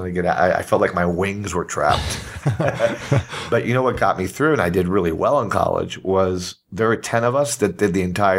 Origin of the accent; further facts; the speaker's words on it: Puerto Rico; I'm from Puerto Rico, and there's a saying in Spanish